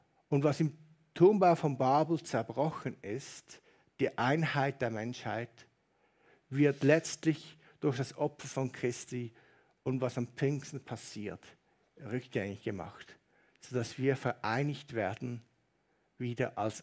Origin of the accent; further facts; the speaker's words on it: Switzerland; man könnte ihnen den Hals umdrehen als Schweizer.